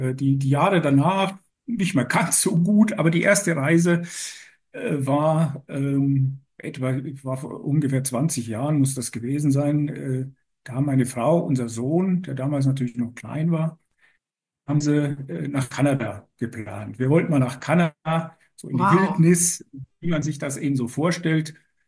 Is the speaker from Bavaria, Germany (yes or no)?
yes; Bavaria, Germany; born there; accent: Bavarian; now in Taunus, Germany; Bin aber geboren in Bayern und wer genau hinhört, hört vielleicht noch so einen leichten bayerischen Einschlag. Den kriegt man Gott sei Dank nicht ganz weg. Aber mittlerweile wohne ich schon seit Anfang der 80er Jahre, wie gesagt, hier im Taunus.